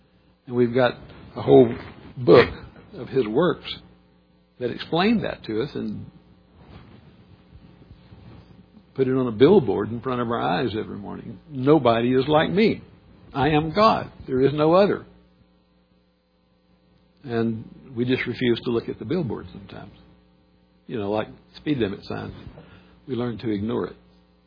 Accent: Louisiana, United States; also born or lived in Texas; You know, I'm this hillbilly from Louisiana and West Texas

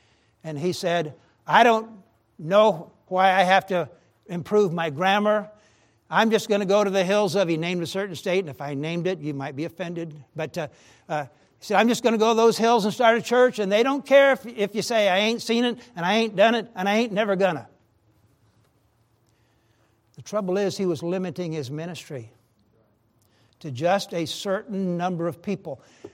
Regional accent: Oklahoma, United States; And since I was from Oklahoma, we would travel sometimes to my parents' house.

